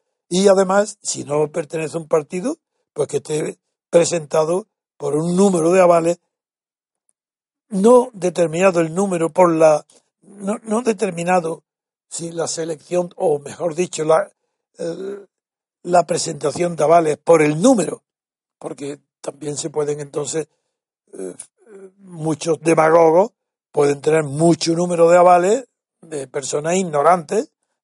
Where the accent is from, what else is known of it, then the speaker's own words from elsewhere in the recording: Spain; Y esto digo, no, como español, eso me basta para preferir a ese presidente a cualquier otro.